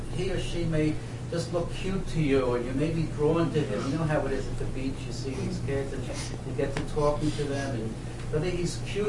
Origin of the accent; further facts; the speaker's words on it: New York, United States; I grew up in the Bronx, and very few totally intact homes.